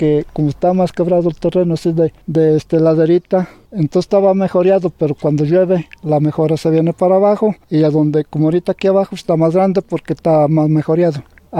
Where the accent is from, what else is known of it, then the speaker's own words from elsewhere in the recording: El Ejido Socovite, Mexico; soy de aquí de El Ejido, Socovite.